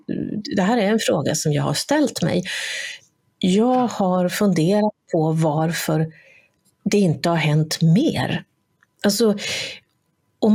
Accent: Sweden; det här är också en sån sak som vi svenskar, vi har pratat mycket om självcensur.

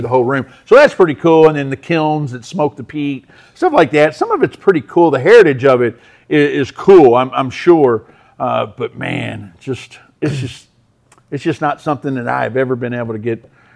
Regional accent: Kentucky, United States; This just, nothing prepares us, born and raised in Kentucky, prepares us for this.

